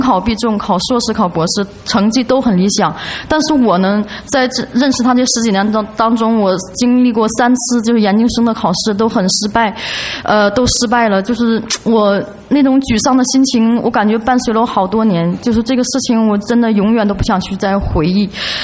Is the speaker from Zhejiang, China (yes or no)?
no; Liaoning, China; moved away as an adult; now in Fort Lee, United States; 我来自大陆辽宁省靠近内蒙古的一个辽西小镇。今年三月份同我先生还有两岁的儿子一起来美国。我们现在住在 Fort Lee。